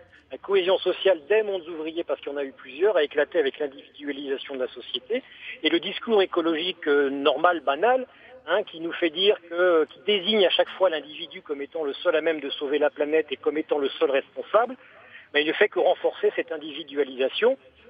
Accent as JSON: {"language": "French", "region": "Hauts-de-France", "country": "France", "said": "Je suis originaire du Nord, voilà. Et le monde ouvrier, j'ai baigné dedans."}